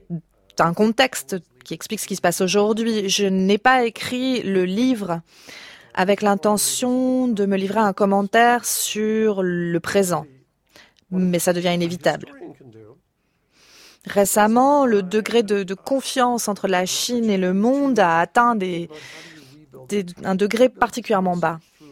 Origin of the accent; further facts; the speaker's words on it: Canada; J'ai grandi au Canada, j'avais voyagé en Europe, mais je n'avais eu aucune expérience de l'Asie.